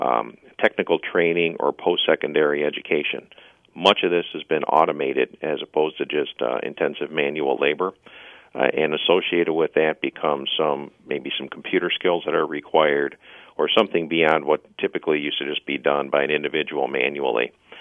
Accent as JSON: {"language": "English", "town": "Milwaukee", "region": "Wisconsin", "country": "United States", "tie": "born or raised there", "said": "What I was familiar with growing up in Milwaukee is seeing a lot of the canning companies and the automotive frames divisions"}